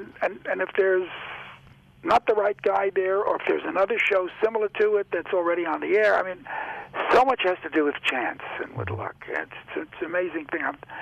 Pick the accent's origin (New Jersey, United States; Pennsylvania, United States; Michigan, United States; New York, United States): New York, United States; Brooklyn; I grew up in Brooklyn.